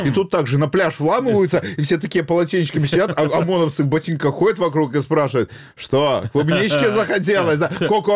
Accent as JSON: {"language": "Russian", "town": "Simferopol", "region": "Crimea", "country": "Ukraine", "tie": "born or raised there", "said": "и эти уроды перестанут уродовать мой родной город"}